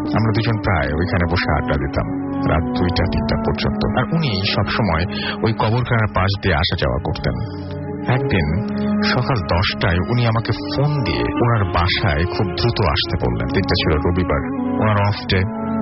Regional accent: Khulna, Khulna Division, Bangladesh; also born or lived in Cyprus; আমার home town Khulna.

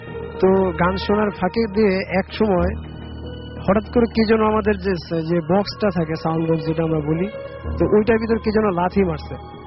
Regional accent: Barisal, Barisal Division, Bangladesh; now in Dhaka, Bangladesh; আমি ঢাকা কুচুঘাট থেকে এসেছি ক্যান্টনমেন্ট, আর আমার বাড়ি বরিশালে।

